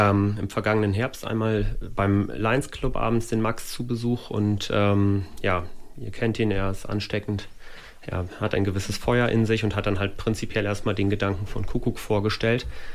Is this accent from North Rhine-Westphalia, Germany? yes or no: no; Ostercappeln, Lower Saxony, Germany; born there; Nein, ich bin gebürtiger Osterkappelner und okay. Ja, auch überzeugter Osterkappelner.